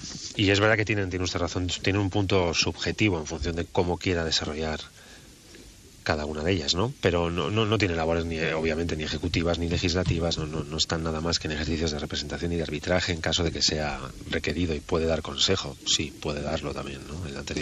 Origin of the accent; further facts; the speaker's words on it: Basque Country, Spain; Vengo del País Vasco